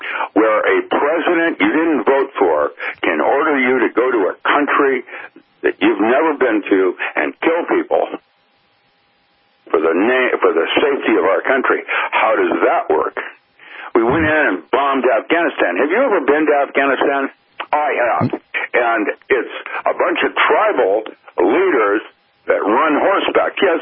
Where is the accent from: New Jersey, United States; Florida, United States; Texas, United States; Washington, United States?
Washington, United States; Seattle; Was a friend of mine when I grew up in Seattle.